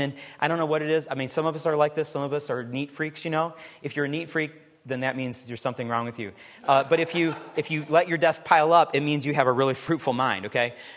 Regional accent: Michigan, United States; I remember growing up in Michigan. We lived for about 5 years in a little parsonage.

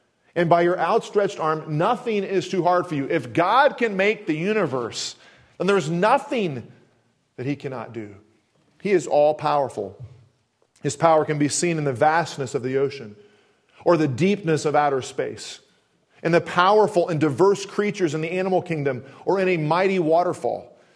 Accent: Kansas City, United States; Growing up in Kansas City, many times had these tornado, not just drills, but literally tornado times in our high school.

